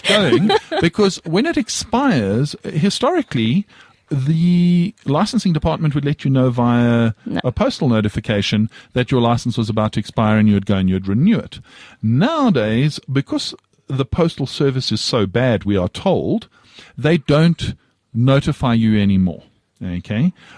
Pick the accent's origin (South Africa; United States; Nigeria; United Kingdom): South Africa; as a South African